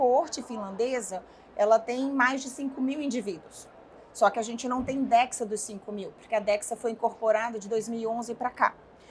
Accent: Ceará, Brazil; moved away; also born or lived in São Paulo; Eu sou brasileiríssima. Nascida e crescida no Ceará, e daí que eu mudei para São Paulo e fui para lá do outro lado depois do mundo.

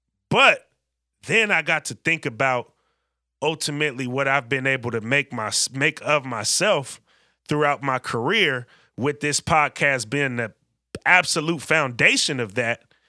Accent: California, United States; Growing up in the Bay Area, I mean, y'all know I DJ, I'm into the music stuff. Like, I grew up on a very independent scene

